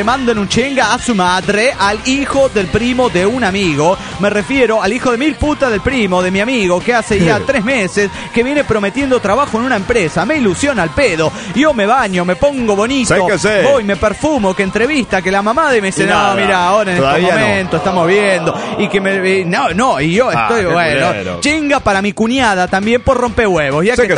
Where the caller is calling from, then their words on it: Bogotá, Colombia; de Bogotá, Colombia.